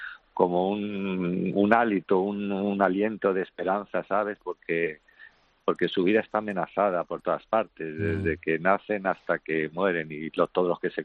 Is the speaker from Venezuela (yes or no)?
no; Madrid, Community of Madrid, Spain; Yo soy de Madrid.